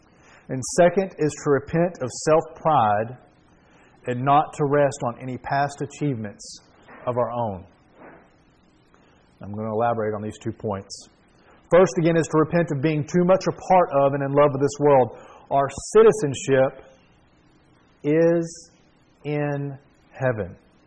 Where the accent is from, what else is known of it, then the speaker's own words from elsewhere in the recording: United States; I'm an American, and I want to be patriotic.